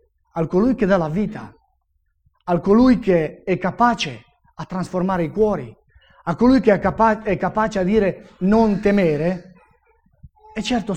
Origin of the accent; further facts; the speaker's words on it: Friuli-Venezia Giulia, Italy; accent: Friulian; scusate comunque per il mio accento un po' friulano, così.